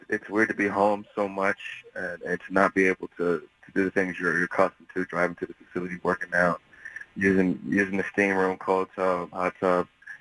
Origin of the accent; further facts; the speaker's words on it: Canton, Ohio, United States; But really near and dear to me is my hometown, Canton, Ohio, so I want to make sure I helped out as much as I can from a food and financial standpoint.